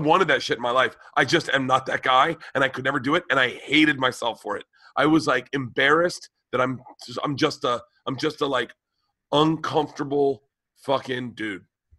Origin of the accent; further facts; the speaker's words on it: Tampa, Florida, United States; I grew up in Tampa. When I was a kid, it's interesting.